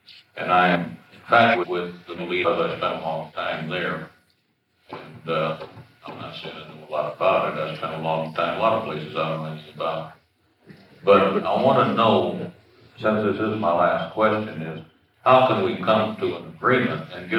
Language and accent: English; Hazard, Kentucky, United States; I'm from Hazard, Kentucky, which is divided in half Polish coal miners who are Catholic and half German coal miners who are Lutheran. So I grew up in a holy war.